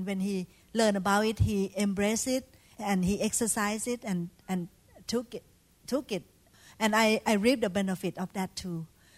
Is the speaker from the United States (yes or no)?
no; Thailand; English is a second language; when I was growing up in Thailand, we worship idol